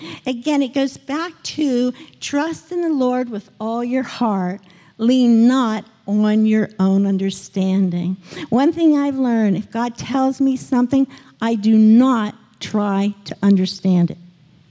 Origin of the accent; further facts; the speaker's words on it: California, United States; Now, I was from California, so I have a regular ticket from California to Miami